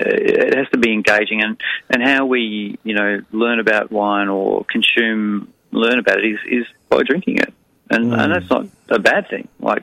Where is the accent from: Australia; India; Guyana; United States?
Australia; forget that we're incredibly, you know, biased that we come from Australia.